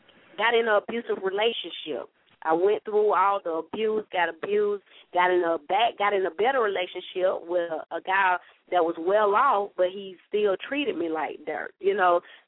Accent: Athens, Georgia, United States; I'm from Athens. I came from the hood, the streets of Nelly B is my hood, you know. I came from the streets.

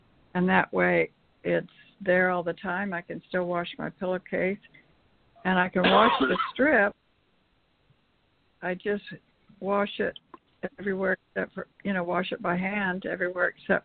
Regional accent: Florida, United States; from Florida.

